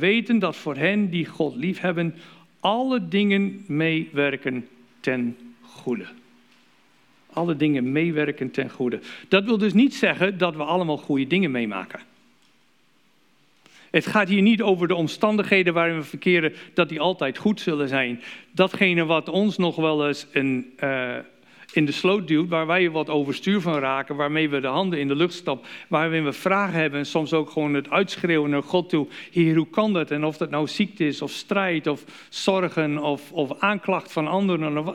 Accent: Canada; now in United States; Ik ben in Canada geboren, opgegroeid en later zijn we naar Amerika verhuisd.

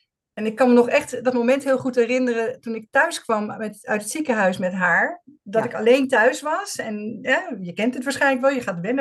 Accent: South Holland, Netherlands; moved away as an adult; also born or lived in Greece; Ik kom uit de buurt van Den Haag. Ja. En ben na mijn VWO-diploma in Griekenland terechtgekomen.

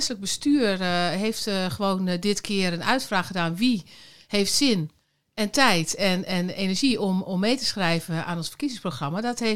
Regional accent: Groningen, Netherlands; also born or lived in Bedum / Rotterdam; now in Winsum, Netherlands; Oorspronkelijk uit stad. Maar vanaf mijn, dan moet ik even goed terugrekenen, 26e heb ik gewoon in Stitswert, in Bedum. Tussendoor 2 jaar in Rotterdam en nu alweer

